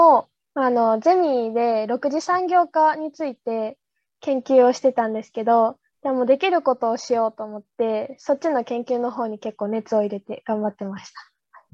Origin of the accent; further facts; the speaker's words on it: Mima, Tokushima, Japan; 地元の徳島県美馬市にあるローカルベンチャーなんですけど